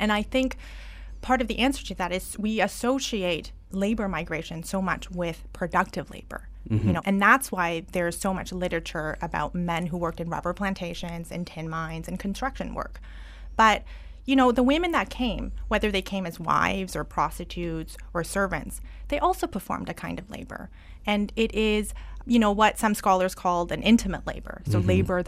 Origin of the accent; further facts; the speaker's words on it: Canada; also born or lived in Taiwan; I was born in Taiwan as a ninth generation Hakka Taiwanese, if we trace it from my father's lineage. And when I was very young, we moved to Canada. And I settled there with my mother and my sisters.